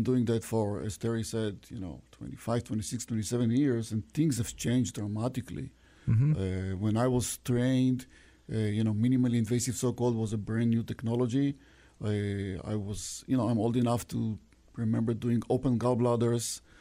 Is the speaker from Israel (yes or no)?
yes; Israel; also born or lived in Ukraine; Well, yeah, I was born in Ukraine, grew up in Israel.